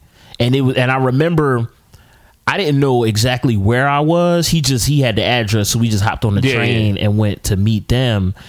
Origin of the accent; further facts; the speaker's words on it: Philadelphia, Pennsylvania, United States; I'm from Uptown. That used to be, fucking Noam Chomsky grew up in my neighborhood. Uptown, or West Oak Lane, used to be like a Jewish area.